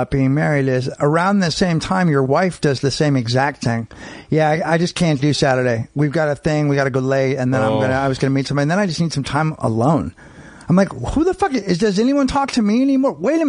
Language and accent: English; San Francisco, California, United States; also born or lived in Marin; San Francisco and Marin.